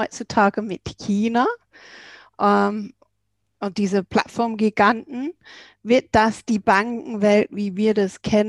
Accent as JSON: {"language": "German", "region": "England", "country": "United Kingdom", "second_language": "German", "said": "Gibt so manche Wörter für mich als Engländerin."}